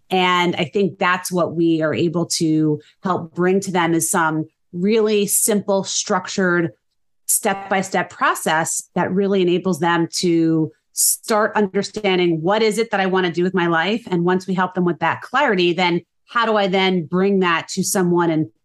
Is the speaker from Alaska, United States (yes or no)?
no; New Jersey, United States; Born and raised in New Jersey, raised my family here